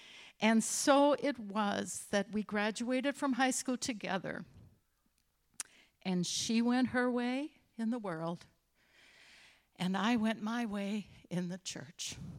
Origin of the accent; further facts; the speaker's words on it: Marshall, Wisconsin, United States; In Marshall, Wisconsin, when I was growing up, the town was about 13,000 people.